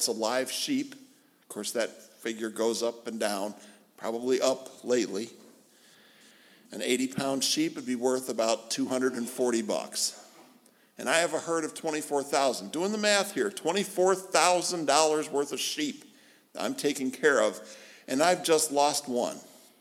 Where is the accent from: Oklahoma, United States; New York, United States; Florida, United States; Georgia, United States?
New York, United States; Sneakers, yeah, that's what I was raised in Western New York. That's what I call them too.